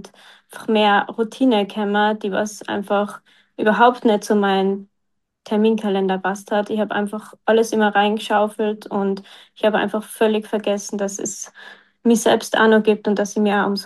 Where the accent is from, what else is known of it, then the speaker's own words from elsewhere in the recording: Austria; ich bin 22 Jahre alt und ich komme aus Österreich und bemühe mich sehr, dass ich klar und deutlich heute rede, aber mein Dialekt wird wahrscheinlich trotzdem ein bisschen durchrutschen.